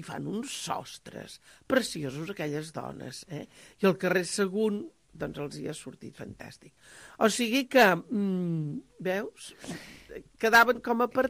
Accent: Barcelona, Catalonia, Spain; la del meu poble, la de Sants.

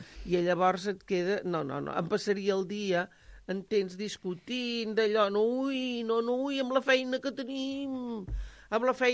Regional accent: Barcelona, Catalonia, Spain; quan em diuen una festa major, la del meu poble. La de Sants.

